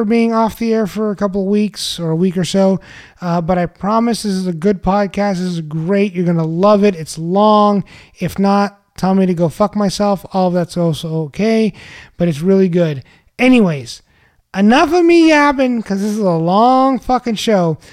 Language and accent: English; San Antonio, Texas, United States; So we're all from San Antonio. We all lived in San Antonio at one point in our time.